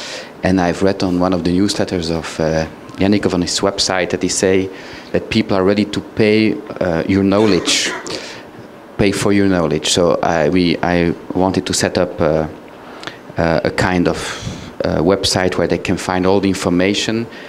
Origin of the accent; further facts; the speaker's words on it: Belgium; English is a second language; moved away as an adult; now in France; I'm from Belgium. I live in France since almost 15 years.